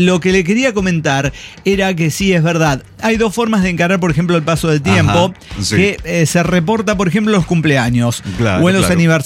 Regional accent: Toluca, State of Mexico, Mexico; de Toluca

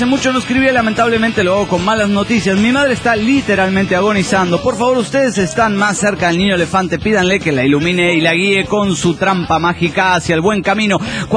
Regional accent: Ciudad Juárez, Chihuahua, Mexico; de Ciudad Juárez, México.

